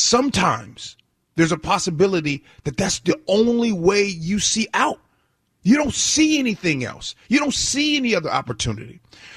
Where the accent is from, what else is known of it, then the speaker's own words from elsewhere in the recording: Chicago, Illinois, United States; Now, growing up in Chicago, being around the projects where my grandmother lived, during that time